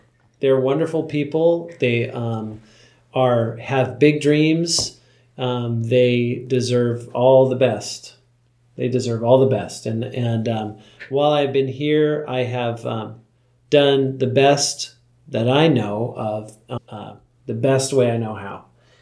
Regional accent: Issaquah, Washington, United States; go and work up in my hometown of Issaquah, Washington. It's outside of Seattle

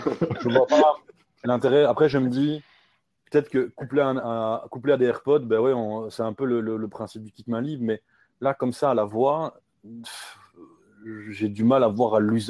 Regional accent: Belgium; Tu prends le cas chez nous en Belgique

